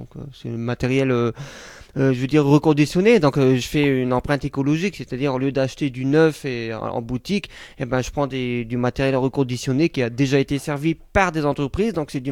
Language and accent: French; Rouvroy, Hauts-de-France, France; je suis de Rouvroy, à côté de Hénin-Beaumont.